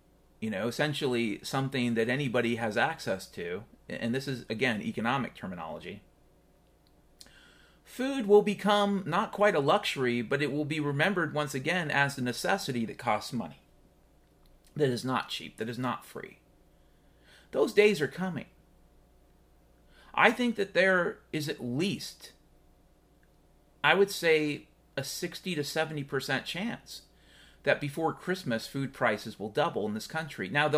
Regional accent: Pacific Northwest, United States; I grew up in the Pacific Northwest. My dad was a logger his entire life in the Pacific Northwest.

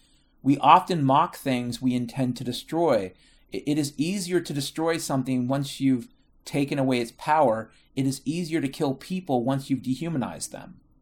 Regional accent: Ireland; You know, I'm an Irishman.

